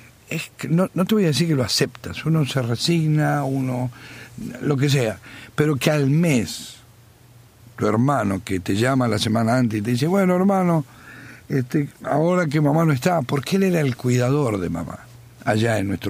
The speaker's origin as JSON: {"language": "Spanish", "town": "Zapala", "region": "Neuquén", "country": "Argentina", "tie": "born or raised there", "said": "cuando yo era pequeño, a los 6, a los 10, a los 12, a los 15, yo era la risa de mi pueblo, en Neuquén, en Argentina, en Zapala, en mi pueblo"}